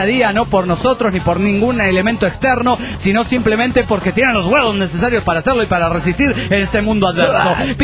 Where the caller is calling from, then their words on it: Los Cabos, Baja California Sur, Mexico; de los Cabos, Baja California Sur.